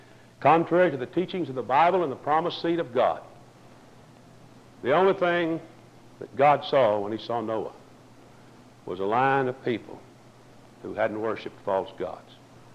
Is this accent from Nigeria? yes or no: no; Arkansas, United States; And when I was growing up in North Arkansas, I was taught that when you get saved, an angel writes your name in the book of life.